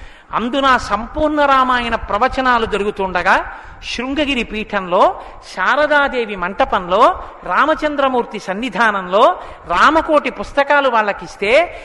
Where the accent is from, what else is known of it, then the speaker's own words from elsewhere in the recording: Guntur, Andhra Pradesh, India; నేను ఎందుకు గుంటూరు వాడిని కాను, నేను గుంటూరు వాడిని. కాబట్టి మన గుంటూరు అంత గొప్పది.